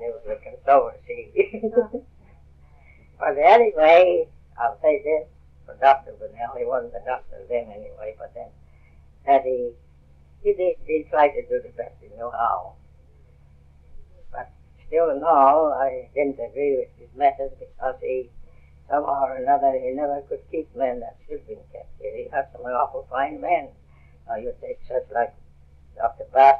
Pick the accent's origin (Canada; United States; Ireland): Ireland; Dublin, Leinster; moved away; Well, I went out in 1910 to my hometown. That was Dublin, Ireland, you see.